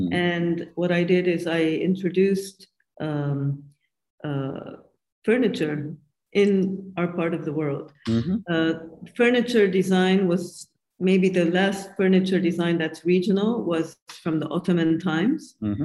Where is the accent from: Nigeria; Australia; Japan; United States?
Japan; I grew up in Japan. All my childhood and my high school. My family went to Japan in 1917, so that's over 100 years ago.